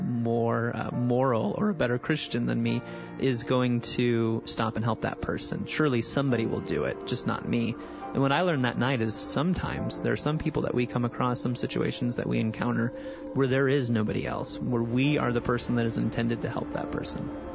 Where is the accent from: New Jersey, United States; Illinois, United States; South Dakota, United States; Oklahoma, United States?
Illinois, United States; I grew up in the Midwest and grew up in rural Illinois and just wasn't really acquainted with urban poverty.